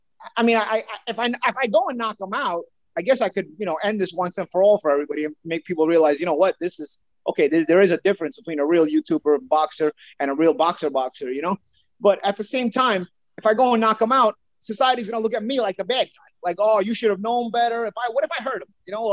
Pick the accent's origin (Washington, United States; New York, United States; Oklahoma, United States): New York, United States; I'm a New Yorker.